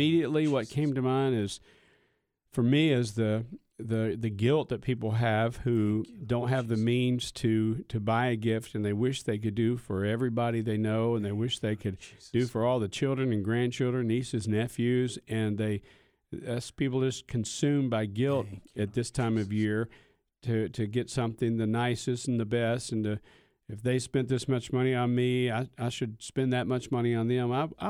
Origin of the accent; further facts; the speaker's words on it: Kentucky, United States; moved away; also born or lived in Mississippi; You know, we grew up poor. I grew up in Kentucky, lived in Mississippi since 1985.